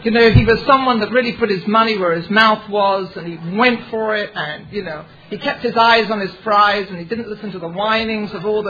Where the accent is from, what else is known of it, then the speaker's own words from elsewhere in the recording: United Kingdom; And I said, you know, I'm British and we are not amused.